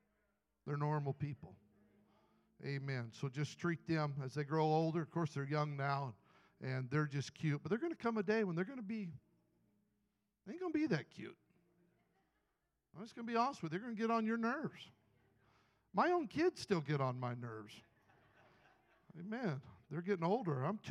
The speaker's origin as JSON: {"language": "English", "region": "Idaho", "country": "United States", "tie": "born or raised there", "said": "In fact, when I was a teenager, we used to come by Imperial Beach. I grew up in Idaho, and we'd come by on our way to youth convention"}